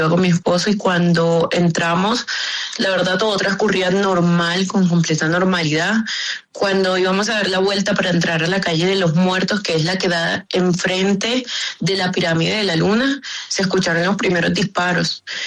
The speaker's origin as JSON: {"language": "Spanish", "town": "Sincelejo", "region": "Sucre", "country": "Colombia", "said": "yo soy colombiana, como usted lo acaba de mencionar, soy de Sincelejo. Me dirigí acá a la Ciudad de México para hacer turismo"}